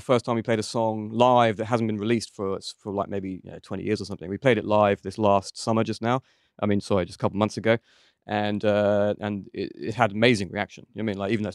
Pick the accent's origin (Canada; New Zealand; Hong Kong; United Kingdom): United Kingdom; England; moved away as an adult; now in Los Angeles, United States; I'm obviously from England, but I've been living in LA for 10 years.